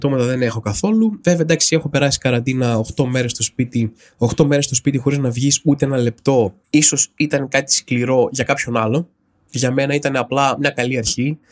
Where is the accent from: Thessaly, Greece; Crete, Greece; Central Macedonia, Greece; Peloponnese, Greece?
Thessaly, Greece; Trikala; moved away; επειδή έχω καταγωγή από τα Τρίκαλα, είμαι κάποιο είδους εκπρόσωπος της πόλης